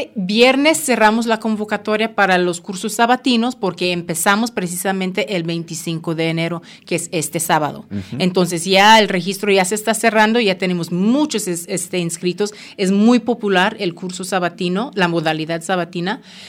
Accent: Jamaica; accent: Jamaican; yo soy de Jamaica, entonces ajá. mi acento jamaiquino es... Pues sonaría un poco raro para personas que no están familiarizados con ese acento.

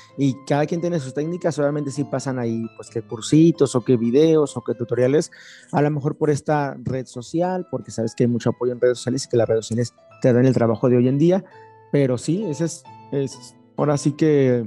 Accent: Mexico; Yo soy muy mexicano, soy muy de colores

